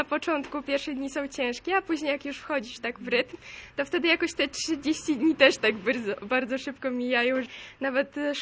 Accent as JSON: {"language": "Polish", "region": "Crimea", "country": "Ukraine", "moved": "yes", "lives_now": "Poland", "said": "Pochodzimy z Krymu, ogólnie jesteśmy Tatarami krymskimi i no przyjechaliśmy 6 lat temu, już równo 6 lat temu, no z powodu aneksji Krymu."}